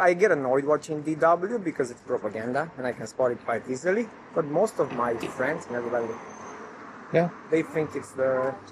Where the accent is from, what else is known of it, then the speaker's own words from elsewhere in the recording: Cluj-Napoca, Cluj County, Romania; No, Cluj. No. Somewhere in the north.